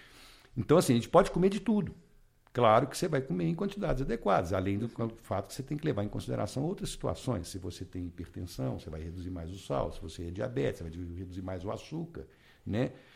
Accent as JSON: {"language": "Portuguese", "country": "Brazil", "said": "Nós, enquanto brasileiros, nós temos o privilégio de ter o arroz com feijão."}